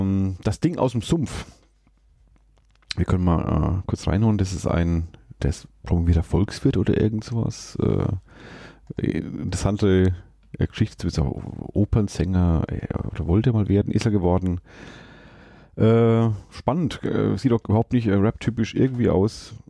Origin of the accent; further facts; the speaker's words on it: Schweinfurt, Bavaria, Germany; ich komme aus Schweinfurt